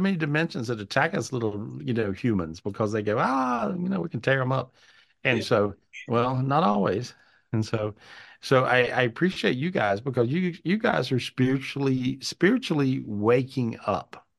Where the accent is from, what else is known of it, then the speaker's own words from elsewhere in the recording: North Carolina, United States; And so this is sort of what it was like growing up in North Carolina in those days.